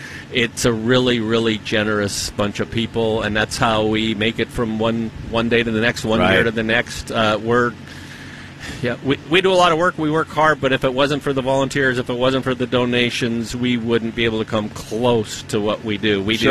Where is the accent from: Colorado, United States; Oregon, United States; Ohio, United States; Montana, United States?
Montana, United States; Hobson; Well, I grew up in Hobson, Montana, and we still have a grocery store there, but it's pretty small.